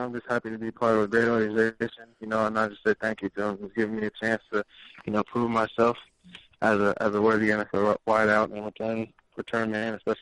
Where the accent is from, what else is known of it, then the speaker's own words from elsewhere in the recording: New Jersey, United States; You know, I came from New Jersey, so I know all about him.